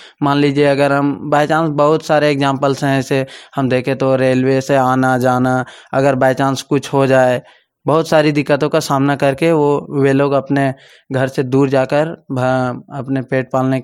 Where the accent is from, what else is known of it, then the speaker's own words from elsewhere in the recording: Jharkhand, India; मैं ग्राम ऊंचा गाना थाना विष्णुगढ़ जिला हजारीबाग का निवासी हूँ।